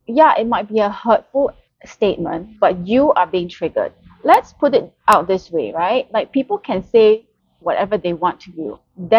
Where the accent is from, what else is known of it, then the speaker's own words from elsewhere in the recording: Singapore; I am from Singapore and in Singapore.